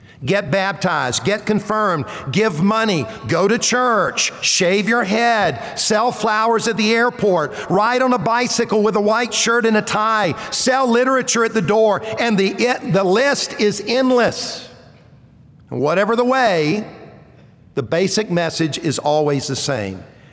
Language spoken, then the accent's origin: English; South Carolina, United States; I grew up in South Carolina. I grew up going to basically a Protestant church.